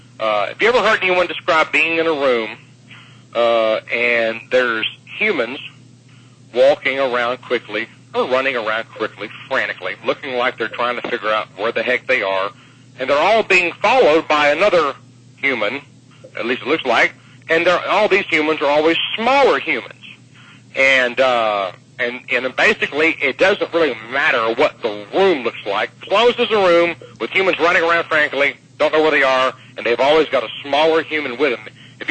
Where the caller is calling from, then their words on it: Atlanta, Georgia, United States; in Atlanta.